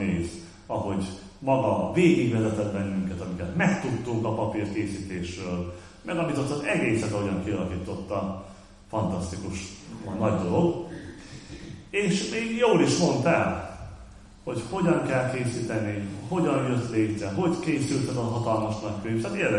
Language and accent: Hungarian; Debrecen, Hajdú-Bihar, Hungary; hát igen, onnan Debrecenből jöttünk. Hallatszik, mondták nekünk.